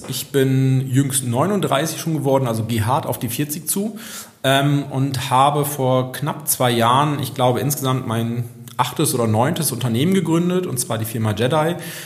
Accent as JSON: {"language": "German", "town": "Lohne", "region": "Lower Saxony", "country": "Germany", "tie": "born or raised there", "said": "ich persönlich hier einfach eine große lokale Bindung habe. Ich bin schon in Lohne zur Schule gegangen, bin dann zum Studieren weggegangen, ja, wie man das so kennt, Hamburg-Hannover in meinem Fall. Und dann aus so ein bisschen auf familiären Gründen wieder zurückgekommen."}